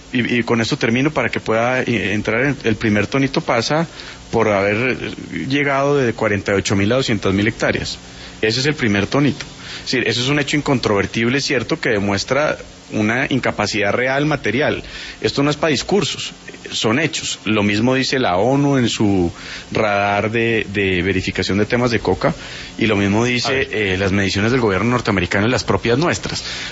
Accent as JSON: {"language": "Spanish", "country": "Colombia"}